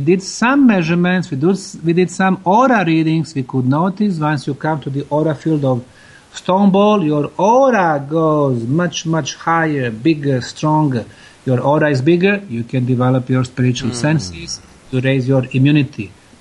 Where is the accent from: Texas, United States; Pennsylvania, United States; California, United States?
Texas, United States; Houston; Hello, Houston. I'm from Houston also.